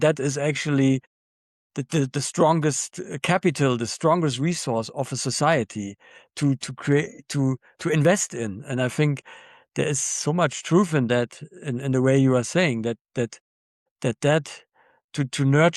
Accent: East Germany, Germany; I just remember I grew up in East Germany, and I also had that sense after the wall came down

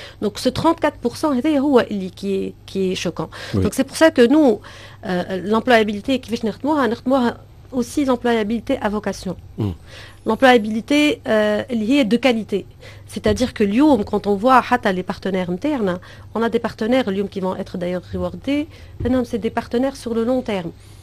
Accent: Tunisia; عندنا في تونس le taux de chômage il est de 24%

